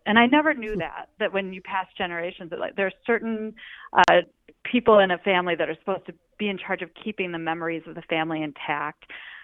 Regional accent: Milwaukee, Wisconsin, United States; also born or lived in Denver; Oh, sure. Well, I'm from Milwaukee. Not originally. I'm actually originally from Denver, but we moved to Milwaukee when I was a kid.

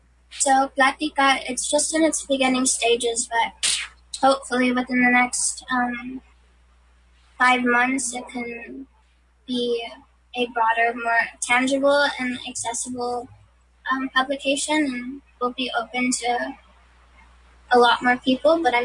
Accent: National City, California, United States; I'm 17 years old. I'm from National City in South and Central San Diego.

